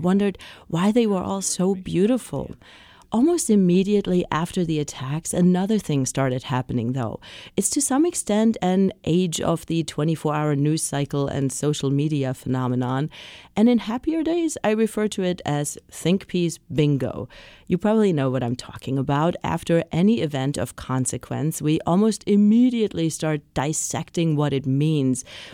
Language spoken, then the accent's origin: English; Germany; I was born and raised in Germany, so I started texting friends who live in France.